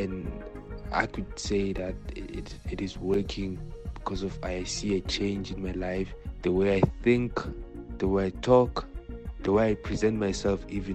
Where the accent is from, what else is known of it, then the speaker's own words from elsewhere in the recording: Pretoria, Gauteng, South Africa; I'm from Pretoria and I'm still a student studying.